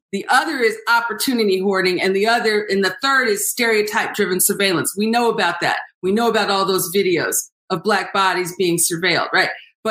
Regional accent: Huntsville, Alabama, United States; Now, I grew up in Huntsville, Alabama, right? My parents are Fiskites and I went to Vanderbilt, right?

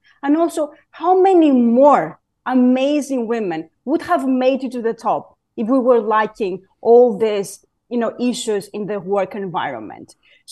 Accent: Athens, Attica, Greece; accent: Greek; English is a second language; I'm originally from Greece, from Athens, in case, you know, anyone could not tell by my Greek accent.

